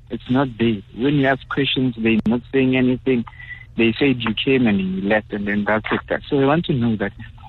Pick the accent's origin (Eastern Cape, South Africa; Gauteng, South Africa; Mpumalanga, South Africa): Gauteng, South Africa; Ivory Park; from Ivory Park.